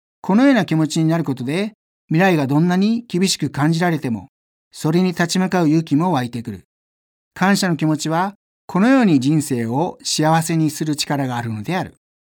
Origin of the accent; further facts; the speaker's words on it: Shiga, Japan; now in Yamanashi, Japan; 故郷の滋賀県にある標高1110メートルの綿向山という町内で一番高い山に、父と一緒に登ったことです。現在私は山梨県の八ヶ岳南麓に住んでおり